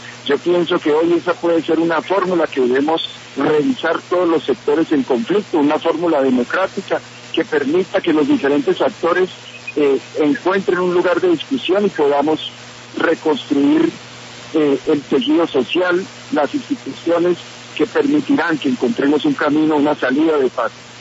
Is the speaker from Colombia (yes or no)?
yes; Colombia; este traspiés vamos a superarlo como colombianos y vamos a salir adelante.